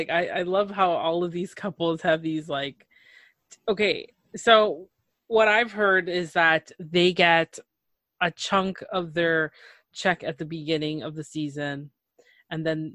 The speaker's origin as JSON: {"language": "English", "country": "Canada", "said": "For those listening, and if it's your first time, I am Canadian."}